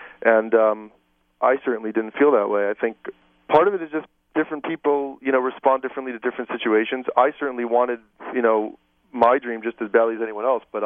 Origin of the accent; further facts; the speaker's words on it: New York City, New York, United States; I did stand-up in New York City that the summer after I graduated, because that's where I'm from. I'm from New York, and I live in New Jersey.